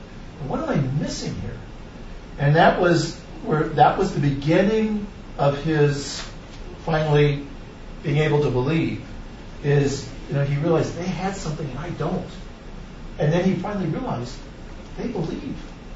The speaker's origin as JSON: {"language": "English", "town": "Milwaukee", "region": "Wisconsin", "country": "United States", "said": "And I'm from Milwaukee. That's where eventually I met him."}